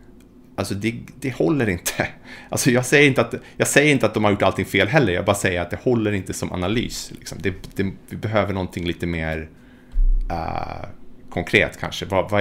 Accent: Sweden; Och som svensk, som rikssvensk då, så kan jag ju känna en viss andningspaus när det åtminstone inte är rikssvenska med problemet.

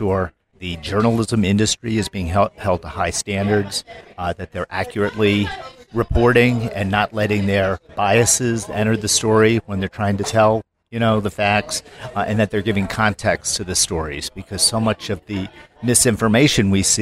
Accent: Washington, D.C. area, United States; now in Chicago, United States; We live in the North Shore of Chicago. I grew up in the Washington, D.C. area. I'm 1 of 5.

